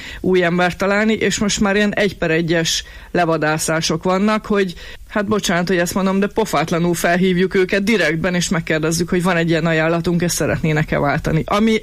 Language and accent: Hungarian; Miskolc, Borsod-Abaúj-Zemplén, Hungary; miskolciként, borsodiként nagyon jól ismerjük a térségnek a munkaerőpiacát, hiszen itt nőttünk fel, itt végeztük az egyetemeinket, itt vannak a rokonaink